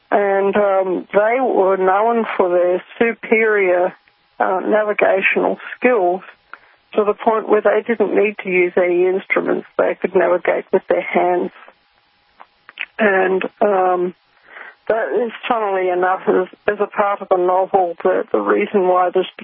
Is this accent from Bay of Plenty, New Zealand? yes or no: yes; Rotorua, Bay of Plenty, New Zealand; I grew up in New Zealand in Rotorua, and among the Maori people, I lived in an area, in a suburb, where there was a very, very high Maori population.